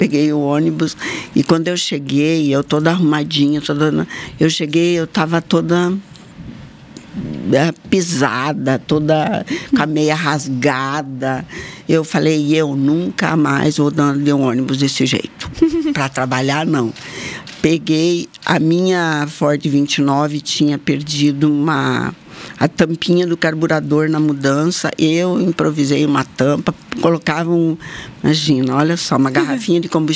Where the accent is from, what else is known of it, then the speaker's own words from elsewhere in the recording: Francisco Beltrão, Paraná, Brazil; also born or lived in Santa Catarina; now in Mato Grosso, Brazil; Eu nasci em Santa Catarina, me criei no Paraná, em Francisco Beltrão. E hoje sou mato-grossense, sou muito mais mato-grossense.